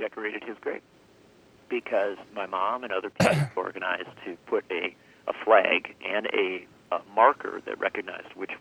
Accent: Union Grove, United States; You know, I grew up in Union Grove, which is a very small town. It was 970 people when I was born.

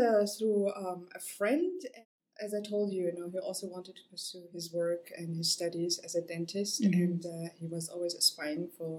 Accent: Bavaria, Germany; also born or lived in Aleppo, Syria; now in United States; I was born in Syria, in Aleppo, the second biggest city in Syria. I was raised in Germany, in the beautiful part of Bavaria.

